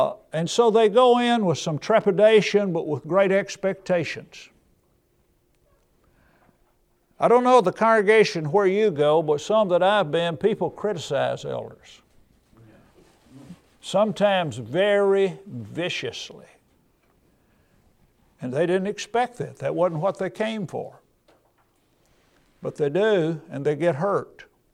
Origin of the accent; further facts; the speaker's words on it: Centerville, Tennessee, United States; When I was growing up in Centerville, Tennessee, right off the square was a grocery store.